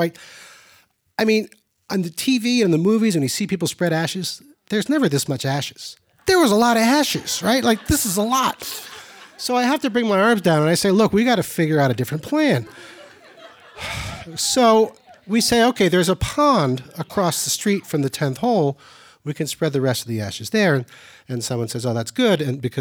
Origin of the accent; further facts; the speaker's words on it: Easthampton, Massachusetts, United States; from East Hampton, and this is my story, A Family Reunion.